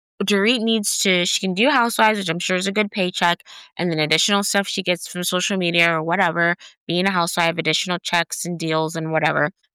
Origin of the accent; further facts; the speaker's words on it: California, United States; I think that's maybe because this is where I'm from. This is my home state.